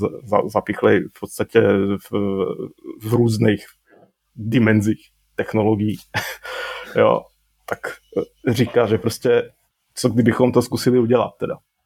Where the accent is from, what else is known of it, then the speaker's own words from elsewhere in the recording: Košice, Košice Region, Slovakia; now in Prague, Czechia; Já jsem teda z Košic, ale 20 let žiju v Praze